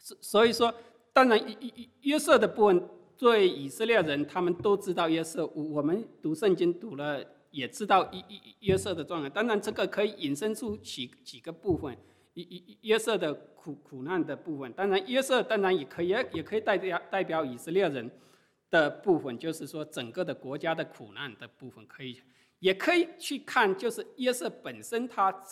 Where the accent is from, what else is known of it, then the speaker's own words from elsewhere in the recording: China; 当然我们中国人说用大碗喝酒很豪爽，是吧？